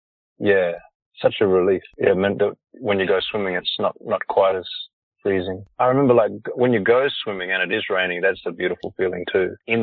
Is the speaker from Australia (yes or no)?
yes; Albany, Western Australia, Australia; And because I grew up in Albany, I remember going and learning to swim a place